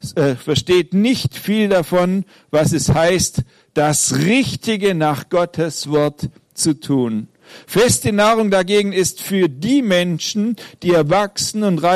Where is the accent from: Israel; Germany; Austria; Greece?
Germany; Eilingen; wenn ich in Eilingen, dem Ort, wo ich aufgewachsen bin, durch die Straßen latsche